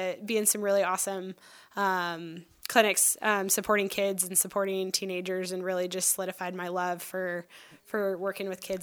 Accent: Colorado, United States; moved away as an adult; now in Sandpoint, United States; I grew up in Colorado. I'm a fifth generation Colorado native. And so grew up with a lot of appreciation for outdoors

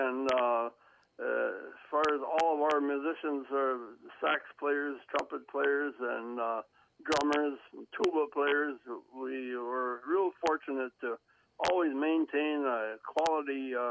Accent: Chilton, Wisconsin, United States; Well, I was born and raised in the Chilton, Wisconsin area, and went to school the 12 years right here in the Chilton area.

